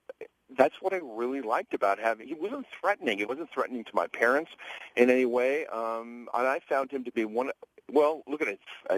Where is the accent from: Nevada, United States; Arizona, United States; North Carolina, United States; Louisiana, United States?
Nevada, United States; Las Vegas; I grew up in Las Vegas in the 50s to the 60s, and it was a very right-wing town.